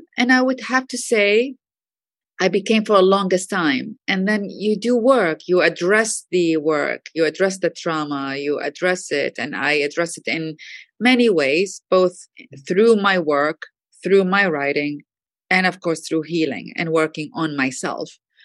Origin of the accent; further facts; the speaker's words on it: Iraq; Well, I grew up in Iraq, and there are three things that really impacted, I would say, my life